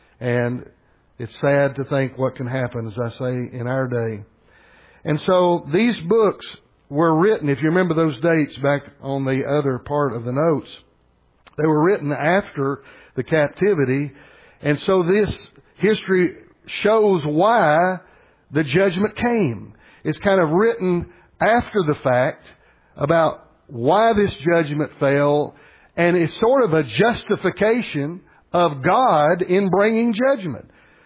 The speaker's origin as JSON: {"language": "English", "country": "United States", "said": "I know everyone here, as not only a Christian, but as an American"}